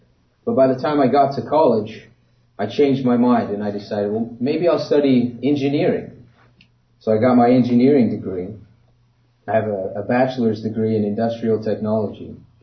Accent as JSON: {"language": "English", "town": "Sedro-Woolley", "region": "Washington", "country": "United States", "tie": "born or raised there", "said": "I grew up in the Church of God. I attended with a small congregation in one of the most beautiful places in the world, a little town called Cedar Woolley, Washington."}